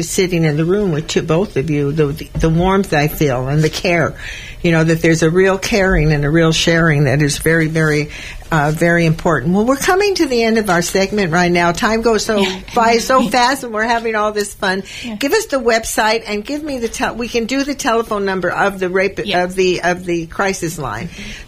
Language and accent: English; Hollywood, California, United States; You know, I grew up in Hollywood.